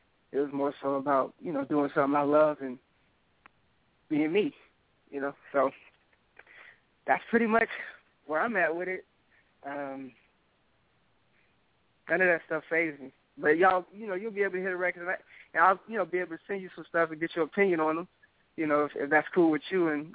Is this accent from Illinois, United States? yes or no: no; New Orleans, Louisiana, United States; also born or lived in Alabama; I was born in New Orleans, and that's me, you know, and pretty much, you know, part of my life I grew up in Bama too.